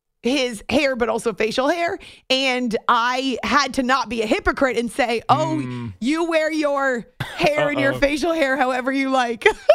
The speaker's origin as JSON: {"language": "English", "region": "New Hampshire", "country": "United States", "tie": "born or raised there", "said": "Seriously, I grew up in New Hampshire."}